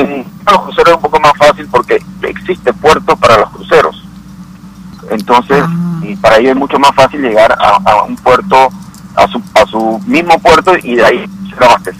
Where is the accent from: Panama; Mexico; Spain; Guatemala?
Panama; necesitamos que como panameños definamos dónde queremos estar.